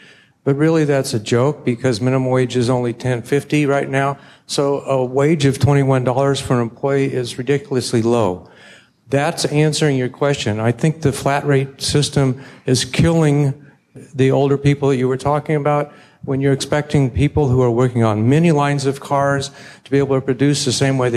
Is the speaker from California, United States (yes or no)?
yes; California, United States; from California. I have a shop in Albany.